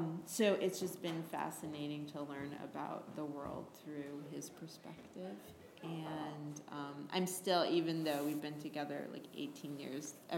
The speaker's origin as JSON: {"language": "English", "town": "Woodbury", "region": "Connecticut", "country": "United States", "tie": "born or raised there", "said": "Okay, well, I grew up in Woodbury, Connecticut."}